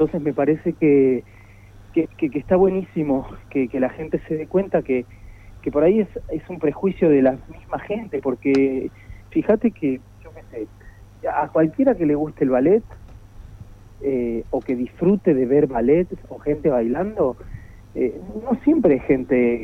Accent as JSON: {"language": "Spanish", "town": "Villa de Mayo", "region": "Buenos Aires Province", "country": "Argentina", "tie": "born or raised there", "also_born_or_lived": "Paris / London / San Francisco / Italy", "said": "Yo vengo de un barrio que se llama Villa de Mayo, nací en Los Polvorines, es un barrio común y corriente de gente laburadora"}